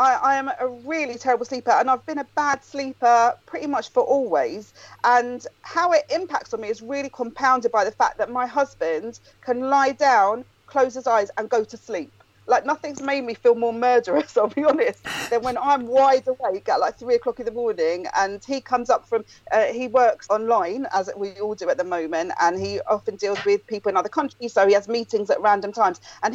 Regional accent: East of England, United Kingdom; now in London, United Kingdom; I'm from Essex and now I live in North London.

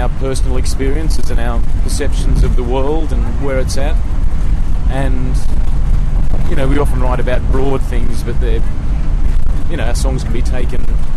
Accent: New South Wales, Australia; We're from Australia

